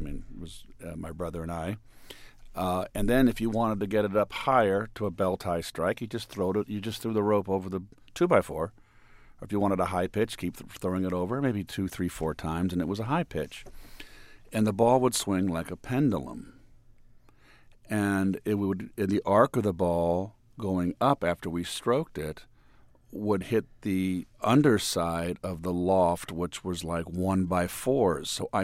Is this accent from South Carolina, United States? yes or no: no; California, United States; born or raised there